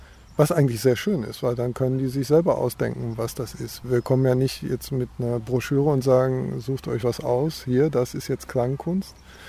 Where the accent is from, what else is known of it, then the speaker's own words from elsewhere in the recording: North Rhine-Westphalia, Germany; Also ich komme aus dem Ruhrgebiet.